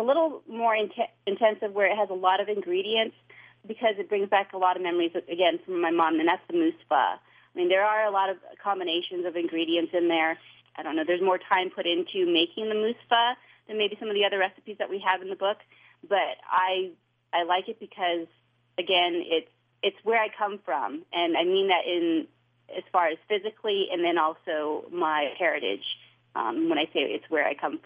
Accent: Nome, Alaska, United States; And I lived in Nome. I was raised in Nome. I love living in Nome.

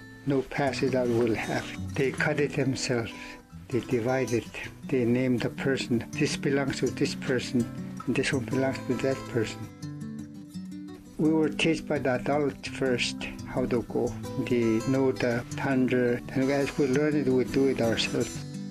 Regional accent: Hooper Bay, Alaska, United States; moved away as an adult; now in Scammon Bay, United States; I born in July 21st, 1938. I was raised and born in Hooper Bay, and I lived there till 1968. Then I moved to Scammon Bay when I got married.

